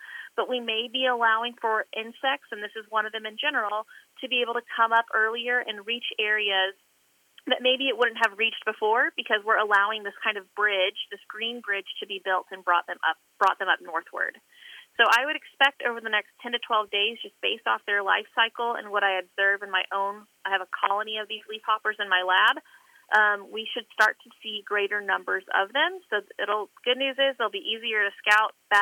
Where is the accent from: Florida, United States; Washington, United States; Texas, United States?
Texas, United States; Georgetown; I'm from Central Texas, so I'm from Georgetown, Texas. If you think of Georgetown, Texas today, it is not the same place that it was when I grew up.